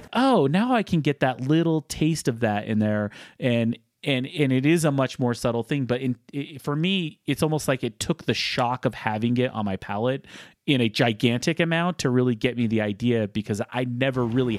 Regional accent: Utah, United States; I'm originally from Utah, and homebrewing wasn't legal until the mid-2000s.

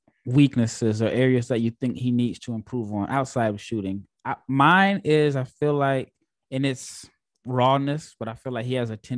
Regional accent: Omaha, Nebraska, United States; I've mentioned before that I'm from Omaha, Nebraska

